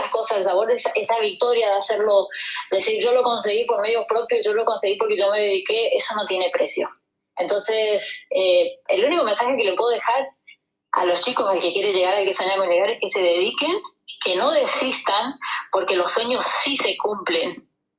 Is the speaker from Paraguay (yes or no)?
no; Chaco, Argentina; mirá de dónde salí del interior de Chaco, donde ni siquiera hay una pista adecuada. La pista de mi ciudad sigue siendo de césped como era cuando yo tenía 14 años.